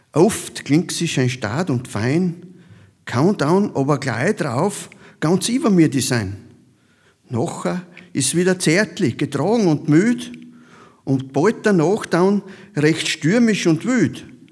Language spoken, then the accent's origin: German; Krieglach, Styria, Austria; Wir sind ja aus Krieglach, also die Anna, die Viktoria und ich, wir sind aus Krieglach